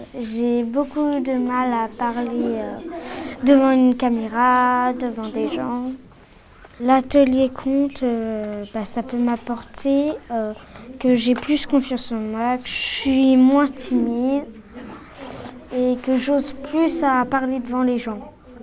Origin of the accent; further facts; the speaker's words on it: Fontaine-Guérin, Pays de la Loire, France; j'ai 11 ans, je viens de Fontaine-Guérin.